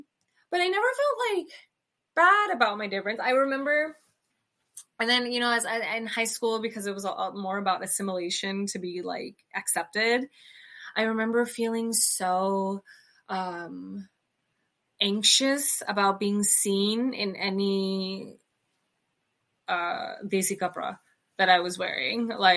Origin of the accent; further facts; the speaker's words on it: Punjab, India; feeling like being Indian, being Punjabi meant being in service of men.